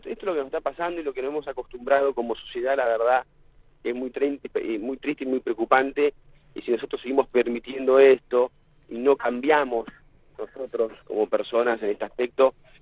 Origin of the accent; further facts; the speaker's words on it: Santa Cruz, Argentina; yo tengo 40 años, 41 años, siempre me saco uno, soy nacido y criado en Santa Cruz.